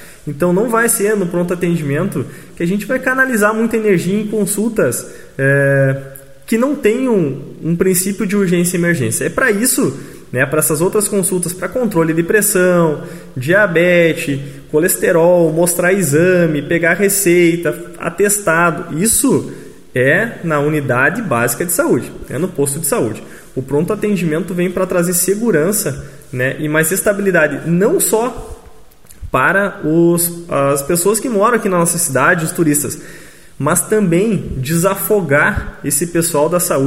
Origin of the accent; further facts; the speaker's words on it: Machadinho, Rio Grande do Sul, Brazil; que somos nós aqui de Machadinho.